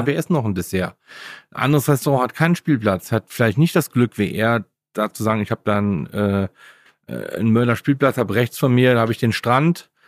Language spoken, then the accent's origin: German; Leverkusen, North Rhine-Westphalia, Germany; Also ich kenne das früher, wo ich Kind war. Ich komme aus Leverkusen